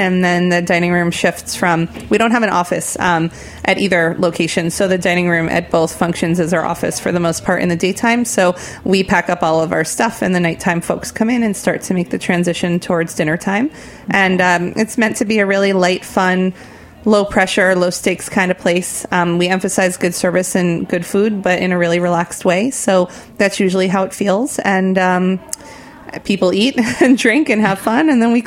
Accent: New Jersey, United States; now in New York, United States; I'm a tri-state area person, so I grew up in New Jersey, and Matt and I have been living in the city for, I guess, since right after college

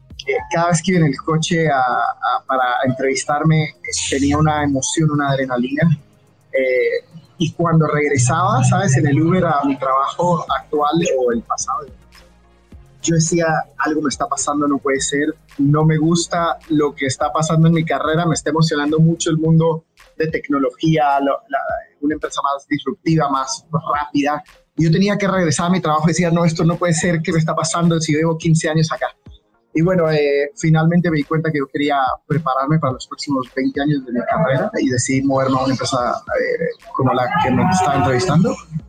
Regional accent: Guatemala; moved away as an adult; also born or lived in United States; now in Mexico; yo soy de Guatemala. Yo me salí de Guatemala hace como 17 años.

